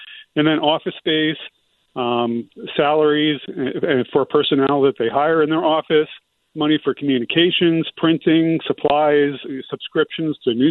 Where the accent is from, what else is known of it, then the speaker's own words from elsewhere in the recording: Stamford, Connecticut, United States; It's great to be back on, and great to have at least my voice up in Connecticut. I grew up there in Stamford back in the day.